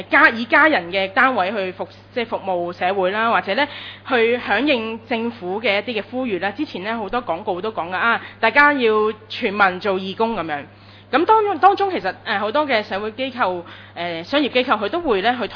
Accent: China; 其实呢以色列人同我哋中国人呢嘅文化呢好多都好相似

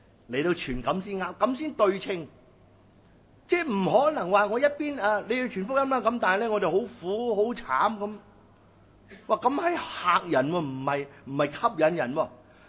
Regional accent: Guangdong, China; 但系我哋广东人读会咁读

